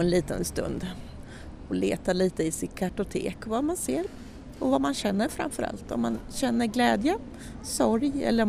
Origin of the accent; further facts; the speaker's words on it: Linköping, Östergötland, Sweden; Jag kommer från Linköping är jag född av.